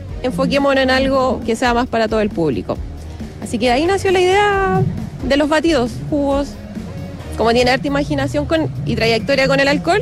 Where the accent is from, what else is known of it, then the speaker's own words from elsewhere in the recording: Paine, Santiago Metropolitan Region, Chile; Sí, somos de Paine, específicamente de Champa.